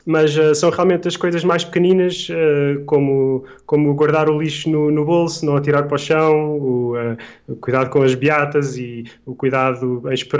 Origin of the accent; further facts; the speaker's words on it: Torres Vedras, Lisbon, Portugal; eu vim de Torres Vedras, que gosto muito de celebrar o Carnaval de Torres Vedras